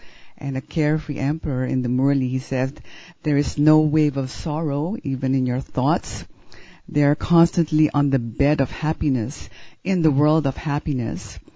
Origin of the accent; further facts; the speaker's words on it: Philippines; I'm from the Philippines